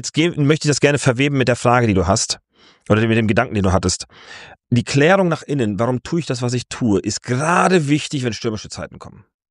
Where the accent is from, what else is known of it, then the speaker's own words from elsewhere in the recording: Fulda, Hesse, Germany; Ich komme ja aus Fulda ursprünglich, also bin da aufgewachsen.